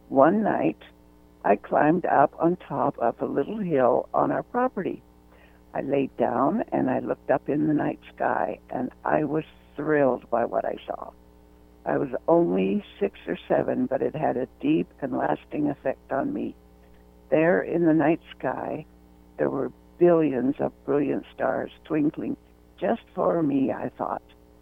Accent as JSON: {"language": "English", "town": "Lethbridge", "region": "Alberta", "country": "Canada", "tie": "born or raised there", "said": "I was born and raised in Lethbridge, Alberta, Canada. And my family was a very loving church-going family. There were 13 children, and I was right in the middle, the sixth girl after five"}